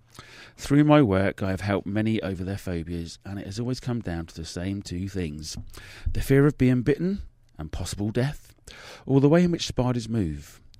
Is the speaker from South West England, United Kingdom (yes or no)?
no; South East England, United Kingdom; Growing up in the New Forest with a grandmother with a passion for wildlife